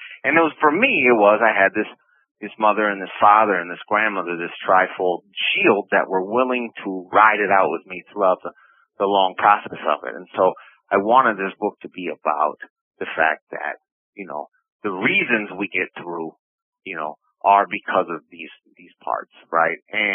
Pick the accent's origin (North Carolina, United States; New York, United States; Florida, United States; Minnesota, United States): Minnesota, United States; Minneapolis; I grew up in South Minneapolis, just several blocks from really where the George Floyd murder happened. I grew up on 35th and 12th Avenue, which is really a few blocks away.